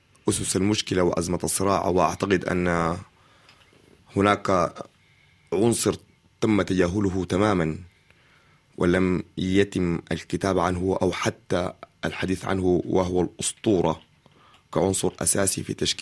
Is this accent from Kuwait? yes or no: no; Sudan; اكتشفت انه انا كسوداني مميز خالص